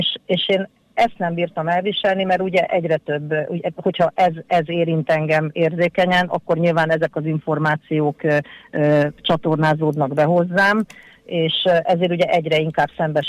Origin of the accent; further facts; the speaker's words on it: Kaposvár, Somogy, Hungary; Kaposváron uh-huh születtem, mindig városi lány voltam, sőt, emeletes házban éltünk